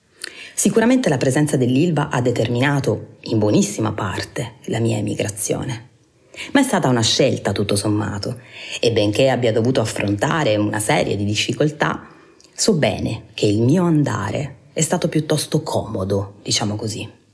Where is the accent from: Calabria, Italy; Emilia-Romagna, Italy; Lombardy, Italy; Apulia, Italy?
Apulia, Italy; Taranto; Da decenni la mia città d'origine è schiacciata sotto il peso dell'industrializzazione